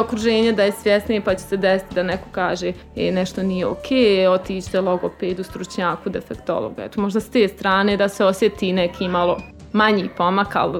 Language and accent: Bosnian; Zenica, Federation of Bosnia and Herzegovina, Bosnia & Herzegovina; also born or lived in Tuzla; Rođena sam u Zenici, srednju školu završila u Zenici, opću gimnaziju, fakultet završila u Tuzli, tu upisala i postdiplomski studij. Sad trenutno sam zaposlena u Zenici